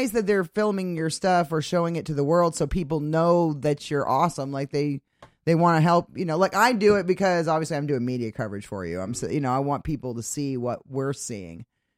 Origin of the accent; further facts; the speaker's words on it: Maine, United States; We're the same way back home. I'm from Maine, so it's it's the same kind of thing.